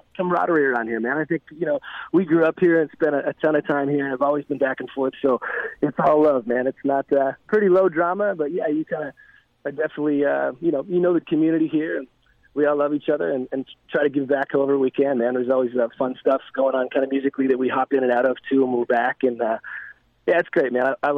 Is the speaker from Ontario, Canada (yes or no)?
yes; Peterborough, Ontario, Canada; I'm in my hometown, actually, of Peterborough, Ontario, Canada.